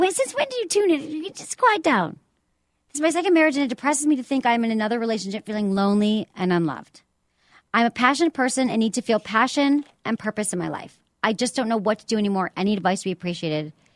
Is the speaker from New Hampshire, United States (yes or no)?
no; Michigan, United States; These people are all from Michigan. I'm from Michigan, too.